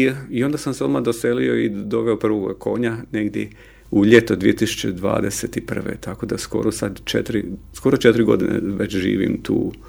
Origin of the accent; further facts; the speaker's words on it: Split, Split-Dalmatia County, Croatia; ja sam inače iz Splita, ja sam Splićan, rođeni Splićanin.